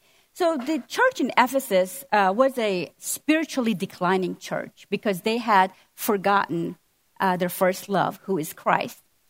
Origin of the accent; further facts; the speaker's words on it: Iran; as most of you know, I'm from Iran.